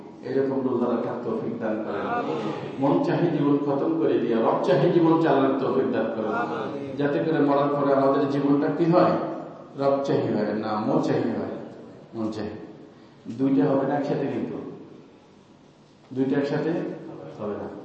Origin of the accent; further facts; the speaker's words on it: Faridpur, Dhaka Division, Bangladesh; ওই আমাদের গ্রাম বসায় আমাদের ফরিদপুর বাড়ি বুঝছেন